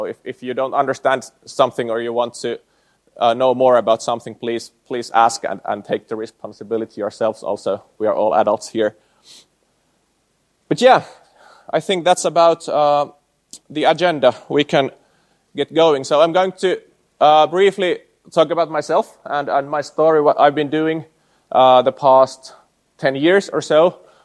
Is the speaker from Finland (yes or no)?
yes; Jyväskylä, Central Finland, Finland; 40-100 is my postal code, and it's basically been almost my whole life. So I'm born and raised in Jyväskylä.